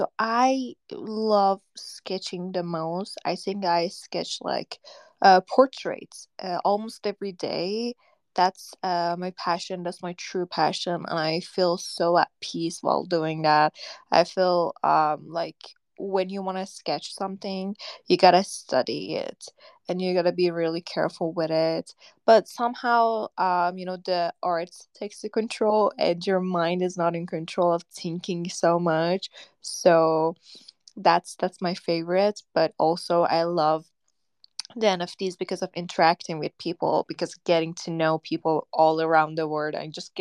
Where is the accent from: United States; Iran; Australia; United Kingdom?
Iran; and I am from Iran.